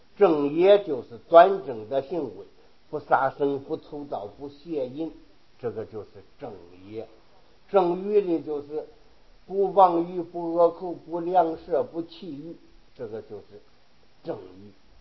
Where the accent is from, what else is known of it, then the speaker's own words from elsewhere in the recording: China; 而我们中国人所说的神是什么呢？就是鬼道里边的一部分。